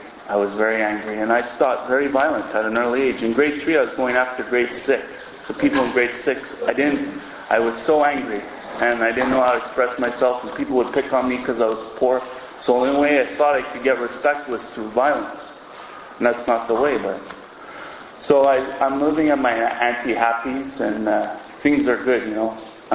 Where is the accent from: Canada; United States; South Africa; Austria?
Canada; Verdun, Quebec; You know, I come from Verdun where half the people are in AA and the other half should be.